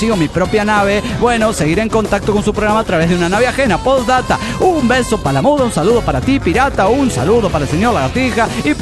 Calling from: Oaxaca, Mexico; de Oaxaca, México.

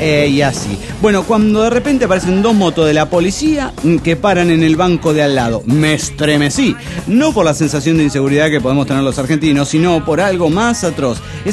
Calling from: Cochabamba, Bolivia; de Cochabamba, Bolivia.

